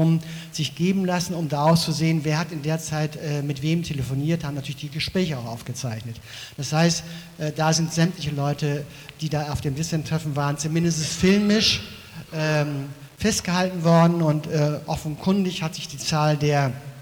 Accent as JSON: {"language": "German", "region": "West Germany", "country": "Germany", "said": "ich komme aus dem Westen"}